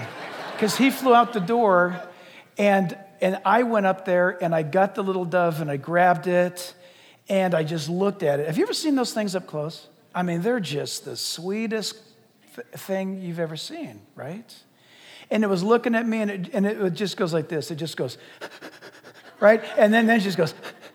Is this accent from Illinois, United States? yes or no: no; California, United States; we grew up here in San Diego and then Orange County.